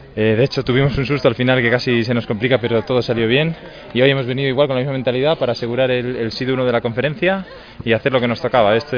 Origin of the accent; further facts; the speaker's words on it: Bilbao, Basque Country, Spain; moved away as an adult; now in Rivas, Spain; Yo soy de Bilbao, empecé allí a jugar en Coyotes Santurtzi